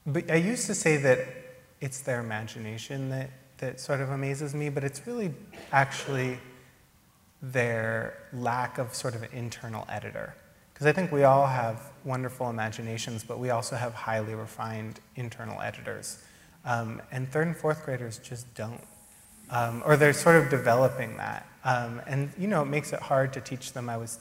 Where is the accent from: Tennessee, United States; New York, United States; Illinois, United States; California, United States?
California, United States; Berkeley; Yeah, I grew up in Berkeley.